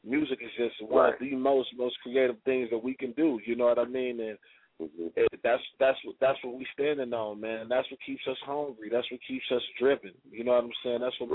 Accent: Detroit, Michigan, United States; now in Las Vegas, United States; Oh man, it's all about transitioning, man. You know, it's like, not you know, I love my hometown, man.

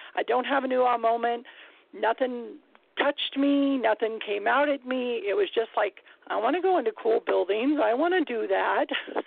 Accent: California, United States; now in Nevada, United States; I'm a native Bay Arean, and, you know, I grew up in the Bay Area.

